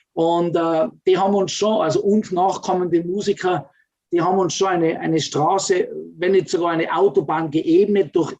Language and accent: German; Tyrol, Austria; nicht so sensationell schön sind, die haben trotzdem teilweise schon einen höheren Preis als bei uns in Tirol die schönsten Zimmer.